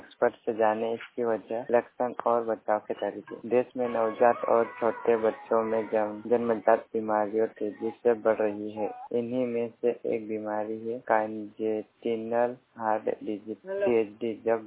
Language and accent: Hindi; Panjrada, Madhya Pradesh, India; बड़वान जिले के ग्राम पंचायत पंजराड़ा का निवासी हूँ।